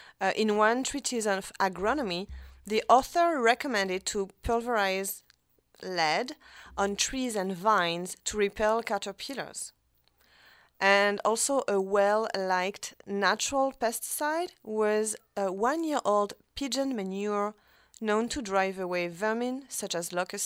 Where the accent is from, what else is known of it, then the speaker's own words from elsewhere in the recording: France; accent: French; English is a second language; So that stands for, with my French accent, dichlorodiphenyltrichloroethane.